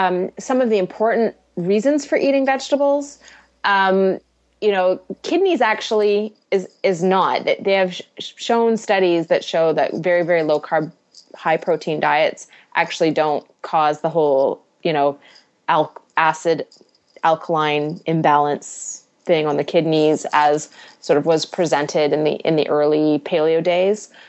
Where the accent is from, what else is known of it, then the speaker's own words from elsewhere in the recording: Canada; I'm Canadian. Of course I speak French.